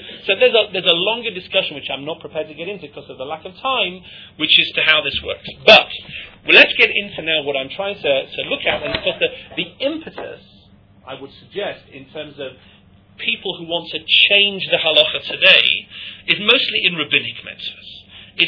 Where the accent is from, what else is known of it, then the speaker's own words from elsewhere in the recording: United Kingdom; Because I'm British.